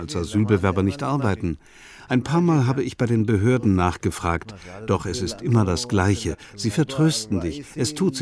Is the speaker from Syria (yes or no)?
yes; Syria; Darauf, woher kommst du denn? Ich, aus Syrien.